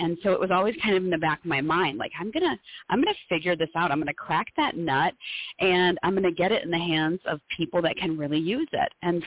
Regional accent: Michigan, United States; born or raised there

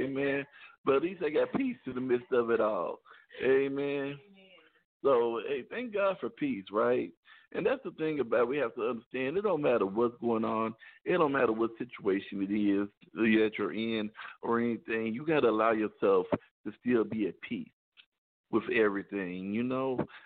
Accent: Chicago, Illinois, United States; I'm from Chicago. We don't snitch.

